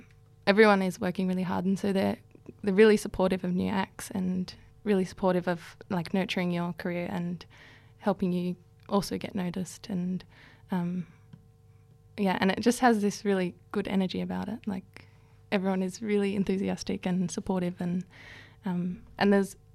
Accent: Adelaide, South Australia, Australia; also born or lived in Darwin / Berlin; I grew up in Adelaide, and when I came back from Berlin, I went to Darwin

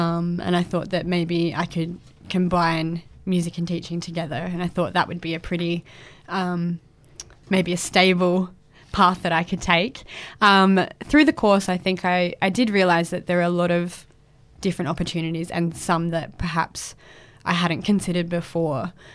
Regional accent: Swan Reach, South Australia, Australia; now in Adelaide, Australia; No, I did move down to study. So I grew up in Swan Reach on a farm on the river, which was amazing.

